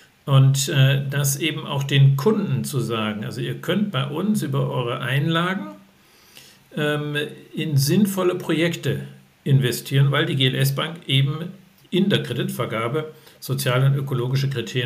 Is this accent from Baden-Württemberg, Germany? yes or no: yes; Baden-Württemberg, Germany; moved away as an adult; now in Bochum, Germany; Ja, ich bin ja in Baden-Württemberg aufgewachsen, in einem kleinen 200-Seelendörfchen und bin jetzt seit 40 Jahren in Bochum, also in einer Metropole von 5 Millionen.